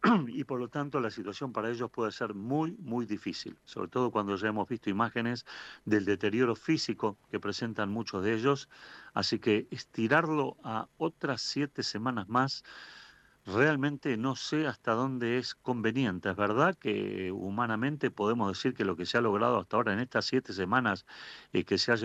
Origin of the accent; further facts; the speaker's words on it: Argentina; nos toca muy de cerca como argentinos